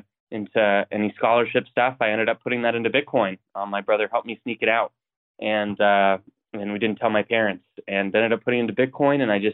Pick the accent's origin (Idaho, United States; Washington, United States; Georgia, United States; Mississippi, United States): Idaho, United States; Coeur d'Alene; I grew up in Idaho, North Idaho, and Coeur d'Alene, if anyone knows where that is.